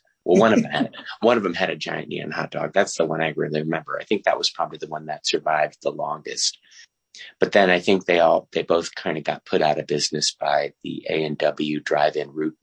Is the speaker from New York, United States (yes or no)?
yes; Alter Ridge, New York, United States; I usually, when I meet people, I say I'm from Alter Ridge, upstate New York. And then they say, where's that? And I say, well, it's just right outside of Malta.